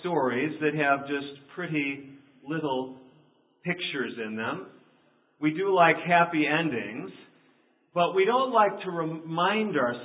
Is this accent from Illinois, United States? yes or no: yes; Chicago, Illinois, United States; I was struck by something I don't remember from my days growing up in Chicago.